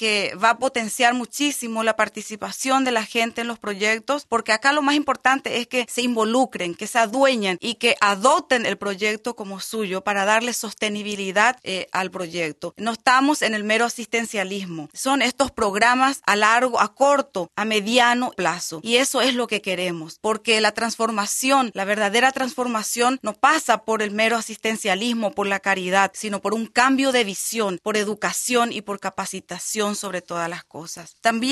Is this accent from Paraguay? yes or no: yes; Paraguay; en Paraguay, en mi país